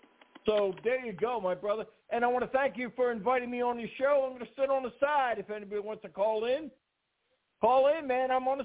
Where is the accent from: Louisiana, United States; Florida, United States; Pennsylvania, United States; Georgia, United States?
Pennsylvania, United States; Philadelphia; also born or lived in New York City; You know, I was brought up in Philadelphia and in the New York City area, and, you know, I'm just used to four seasons.